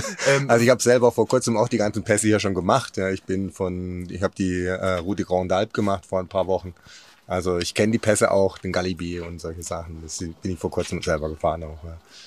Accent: Freiburg, Baden-Württemberg, Germany; Aus Freiburg.

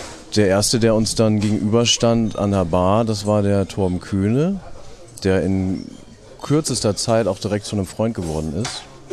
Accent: Braunschweig, Lower Saxony, Germany; ich komme aus Braunschweig

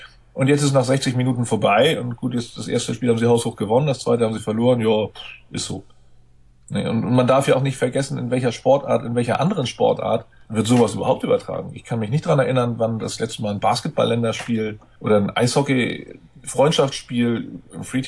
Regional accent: Hamburg, Germany; now in Schleswig-Holstein, Germany; als Hamburger bin ich eben auch betroffen gewesen, oder als Rand-Hamburger, da ich in Schleswig-Holstein lebe, aber mein Herz immer noch nach Hamburg gehört

